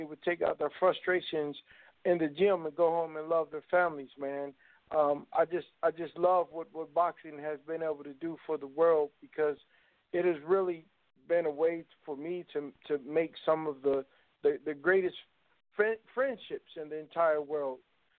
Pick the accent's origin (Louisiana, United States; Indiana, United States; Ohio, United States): Indiana, United States; Indianapolis; I'm from Indianapolis, Indiana.